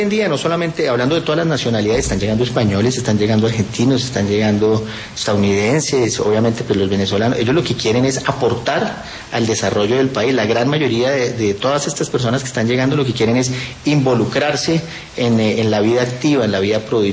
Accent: Colombia; Hemos venido entendiendo como colombianos

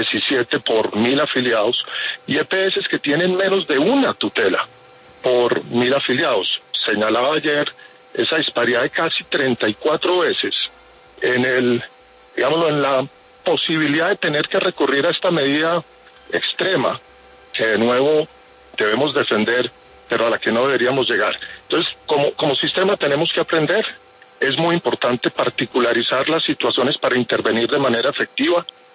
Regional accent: Colombia; como colombianos

